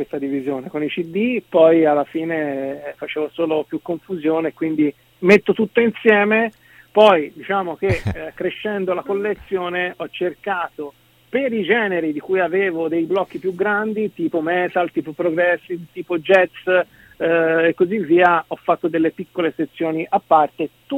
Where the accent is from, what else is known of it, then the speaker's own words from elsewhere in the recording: Livorno, Tuscany, Italy; born there; Livorno, sai, essendo la mia città natale, dove continuano ad abitare i miei